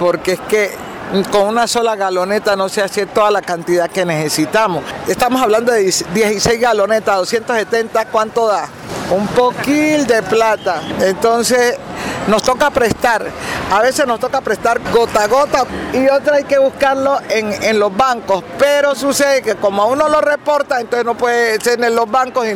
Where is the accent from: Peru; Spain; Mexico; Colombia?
Colombia; Guapi, Cauca; soy de Guapicauca, soy productora.